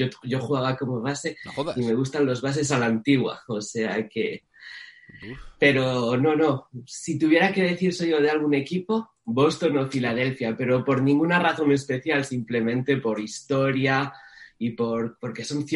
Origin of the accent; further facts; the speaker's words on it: Ponferrada, Castile and León, Spain; moved away as an adult; now in Paris, France; soy de Ponferrada, en León.